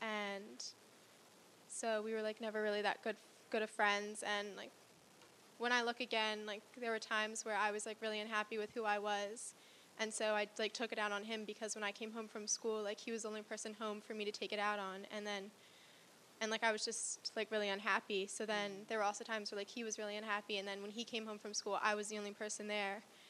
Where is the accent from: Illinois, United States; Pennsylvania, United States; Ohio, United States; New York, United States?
Pennsylvania, United States; Yardley; I'm from Yardley, Pennsylvania, which is like a little bit further away from Philly.